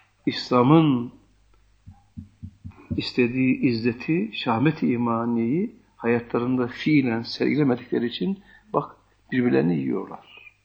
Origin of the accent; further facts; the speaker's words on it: Erzurum, Turkey; Biz çocukluğumuz şeyde geçti. Sen Erzurum bilirsin. Bizim çocukluğumuz Erzurum'da geçti.